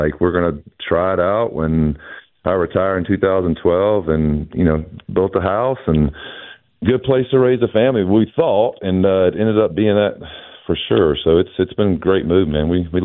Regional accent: Senoia, Georgia, United States; I grew up in Senoia, Georgia, which that was the country back in the day.

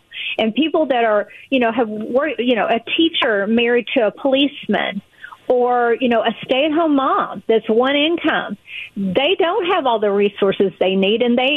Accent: Appalachia, United States; I grew up in Appalachia. I'm a preacher's kid from Appalachia.

